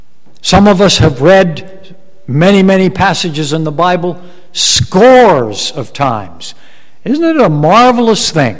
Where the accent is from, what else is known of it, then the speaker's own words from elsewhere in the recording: Hawaii, United States; I've told you before, I'm sure, that I grew up in the Hawaiian Islands.